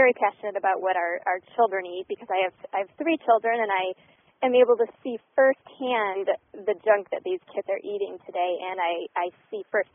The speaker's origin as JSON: {"language": "English", "region": "Michigan", "country": "United States", "said": "I say pop because I'm from Michigan"}